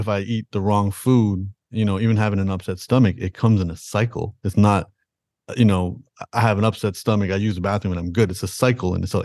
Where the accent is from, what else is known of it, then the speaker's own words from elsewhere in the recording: Toronto, Ontario, Canada; born there; Like, even though I was born in Toronto, Canada, you know, my parents raised me Sikh